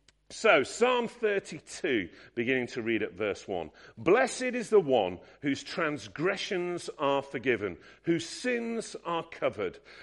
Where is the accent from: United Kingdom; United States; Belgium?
United Kingdom; England; Yes, I'm a brash northern missionary to you southerners.